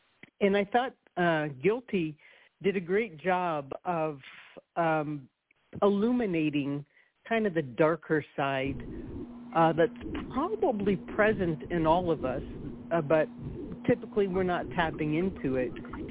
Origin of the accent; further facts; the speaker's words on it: Canada; moved away as an adult; now in United States; I was born and raised in Canada, didn't come to the States till I was in my late 30s to get married to my man.